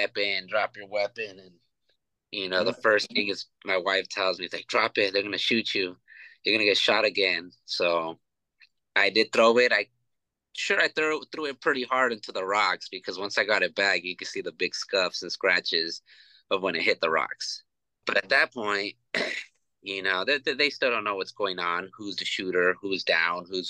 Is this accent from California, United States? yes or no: yes; California, United States; I grew up in California, born in Northern Cali and then raised in SoCal.